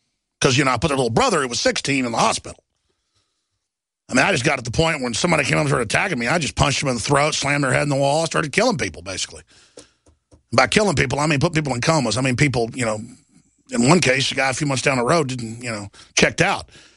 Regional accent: Dallas, Texas, United States; I was physically attacked by black people growing up in Dallas, Texas. And I grew up in a nice area.

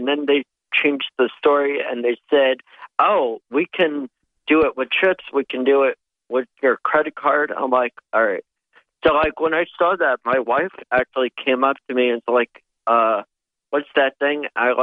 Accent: New York, United States; Like, you know, as a New Yorker and, you know, trying to waken up most people

